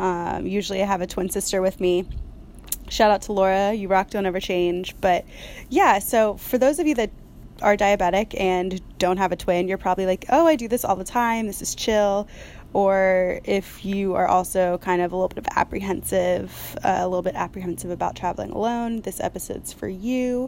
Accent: Florida, United States; I went to school in Boston, and I'm originally from Florida.

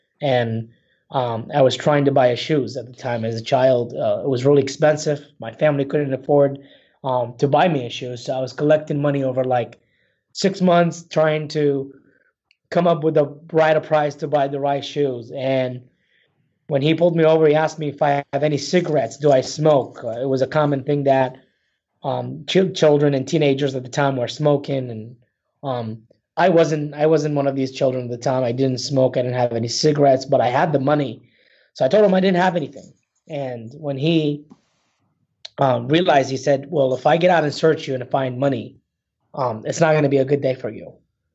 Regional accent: Baghdad, Baghdad Governorate, Iraq; Yeah, so I was born and raised in Baghdad, Iraq. You know, I grew up in a very awesome. Baghdad is called Al-Ghazaliyah, which was about 15 minutes from the capital.

